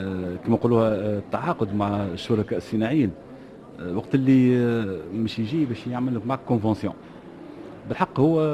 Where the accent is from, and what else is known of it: Tunisia